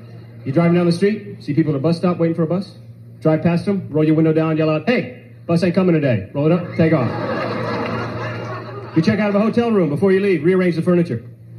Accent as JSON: {"language": "English", "region": "the South", "country": "United States", "tie": "born or raised there", "said": "I grew up in the South. I'm a Catholic."}